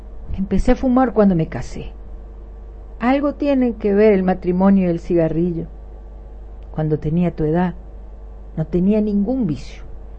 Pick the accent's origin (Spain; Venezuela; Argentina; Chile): Chile; born there; also born or lived in Peru / Bolivia; Mi familia vivió en todos esos países. Yo nací en Chile.